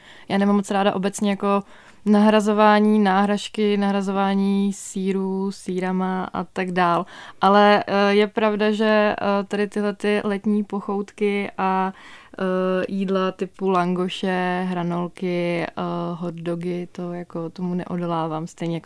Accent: Prague, Czechia; mám ho hodně spojený s mým dětstvím, kdy vlastně v Modřanech na Sídláku se to dělo v takovém malém stánečku.

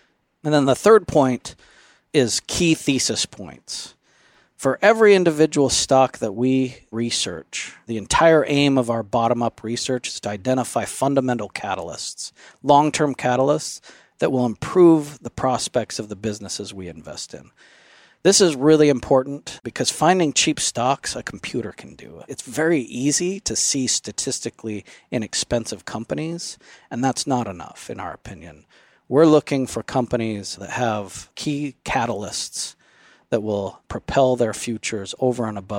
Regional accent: Phoenix, Arizona, United States; I'm a lifelong Phoenix Suns fan. I grew up in the Phoenix area.

